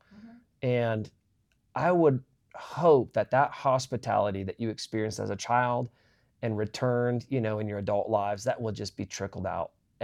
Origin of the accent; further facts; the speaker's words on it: Iowa, United States; Well, I grew up in Iowa, so Field of Dreams is right up my alley.